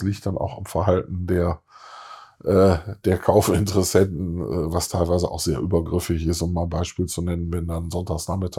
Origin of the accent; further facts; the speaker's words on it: Solingen, North Rhine-Westphalia, Germany; now in Hahn, Germany; Ich komme ursprünglich aus Solingen, aktuell leben wir in Hahn, könnten uns aber einen Umzug in meiner Heimat sehr gut vorstellen.